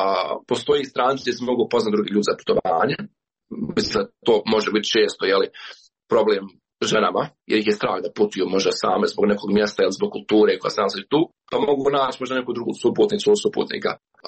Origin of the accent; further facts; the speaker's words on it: Bosnia & Herzegovina; ja sam iz Bosne i Hercegovine